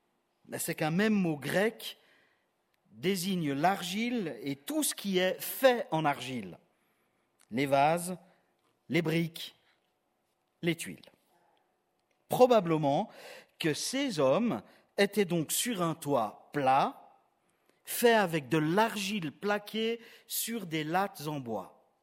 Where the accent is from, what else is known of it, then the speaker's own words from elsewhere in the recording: Switzerland; si vous pensez aux lits et aux maisons de chez nous en Suisse